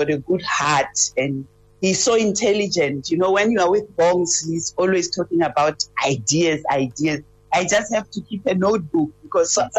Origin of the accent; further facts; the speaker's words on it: Alexandria, Gauteng, South Africa; I grew up in Alexandria, so, you know, they call it Gomorrah. That's a very, it's a place where I grew up, the survival of the fittest there. I know how to be a young person growing in a township without, you know, without resources.